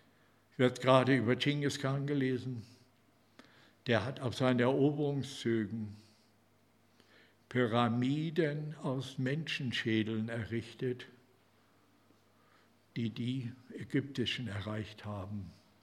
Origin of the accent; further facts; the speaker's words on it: Northern Germany, Germany; Als Norddeutscher haben wir da ja nicht so viel Erfahrung.